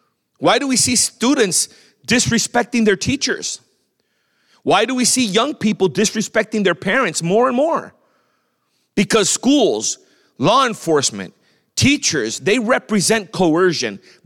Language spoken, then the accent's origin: English; Miami, Florida, United States; And I'm from the state of Florida, I'm from Miami.